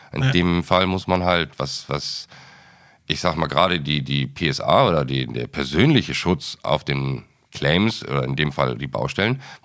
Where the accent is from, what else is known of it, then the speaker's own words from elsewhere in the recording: Hamburg, Germany; Ja, tatsächlich, wenn einige fragen, was ich hier unten mache als Hamburger oder warum ich hier unten bin